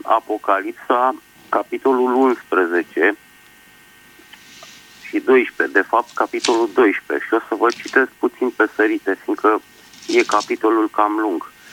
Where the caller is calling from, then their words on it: Bucharest, Romania; din București.